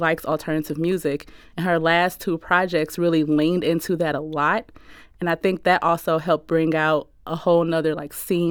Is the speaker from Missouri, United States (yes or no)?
yes; St. Louis, Missouri, United States; like, we're from North St. Louis, so we especially got super-duper hype.